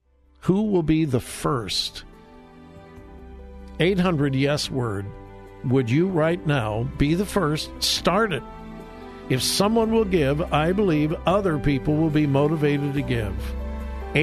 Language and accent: English; United States; And I learned quickly that I, as an American, didn't need to fear anything.